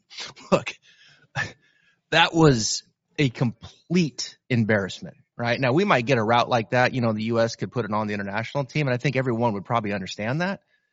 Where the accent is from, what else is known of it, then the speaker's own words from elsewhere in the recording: Pacific Northwest, United States; now in Jacksonville, United States; You know, I grew up in the Pacific Northwest. People that follow me know I'm a huge Seattle sports fan.